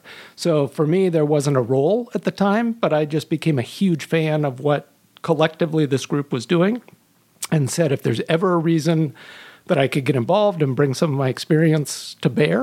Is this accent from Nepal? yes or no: no; Pacific Northwest, United States; I began my career down in Portland, Oregon, and was born and raised in the Northwest.